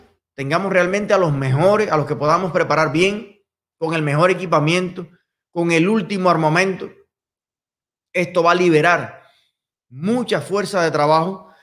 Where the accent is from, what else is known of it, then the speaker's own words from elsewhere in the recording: Cuba; ¿Por qué no si yo soy cubano y puedo comprar una casa en Estados Unidos?